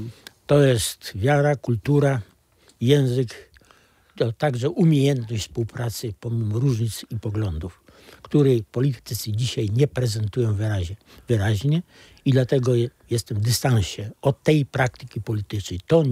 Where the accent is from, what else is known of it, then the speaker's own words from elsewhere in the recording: Lviv Oblast, Ukraine; A ja spod Lwowa wychowany, mojej rodzinie 3 oficerów Wojska Polskiego rozstrzelanych w Charkowie, wcześniej w Starobielsku.